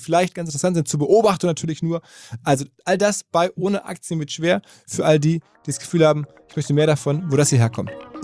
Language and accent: German; North Rhine-Westphalia, Germany; ein Kind des Ruhrgebiets, genau wie ich